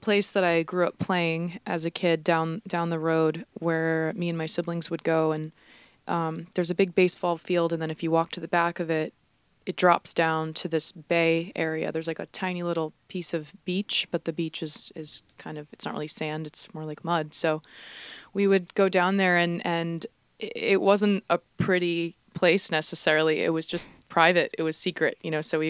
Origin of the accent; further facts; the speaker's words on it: Long Branch, New Jersey, United States; I'm from Long Branch, New Jersey. So it's not even 15 minutes north of Asbury Park. And I was actually born in Red Bank. So, you know, I've spent most of my life in New Jersey.